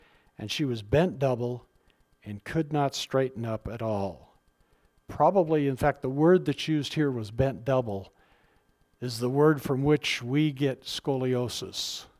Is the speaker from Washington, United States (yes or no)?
yes; Seattle, Washington, United States; moved away as an adult; I didn't know that it didn't rain all the time till I moved, when I was 18 and I moved away from Seattle.